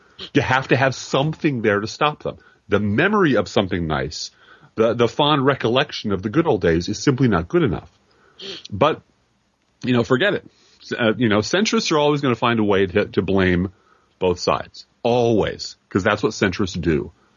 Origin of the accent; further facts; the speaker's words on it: Chicago, Illinois, United States; I'm from Chicago. I love the Bears. I talk like the Bears.